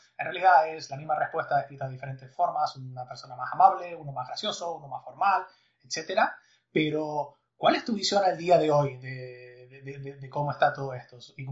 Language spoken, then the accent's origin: Spanish; Córdoba, Andalusia, Spain; soy de Córdoba, pero de la buena, de la original.